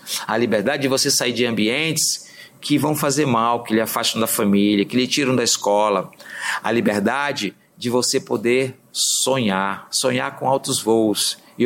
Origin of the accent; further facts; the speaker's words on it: Rio de Janeiro, Brazil; moved away; carioca, né, já que cheguei aqui há 22 anos, vindo do Rio de Janeiro.